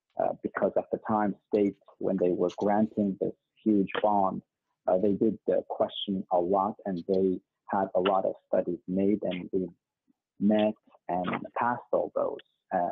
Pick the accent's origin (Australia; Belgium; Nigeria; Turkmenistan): Turkmenistan; also born or lived in Dubai; now in Seal Beach, United States; my home country of Turkmenistan